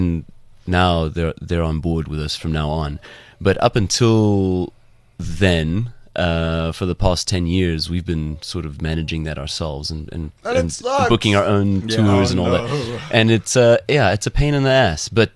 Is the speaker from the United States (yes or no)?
no; Gauteng, South Africa; We're from the West, we're West Randers.